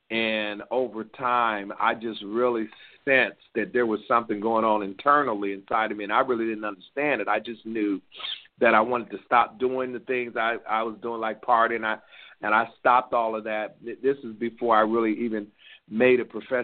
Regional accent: Akron, Ohio, United States; I was born and reared in Akron, Ohio, the home of LeBron James

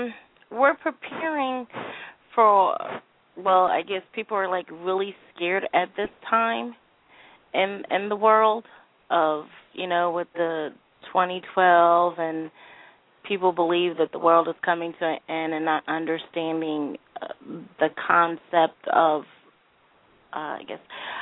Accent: Tempe, Arizona, United States; Tempe, Arizona.

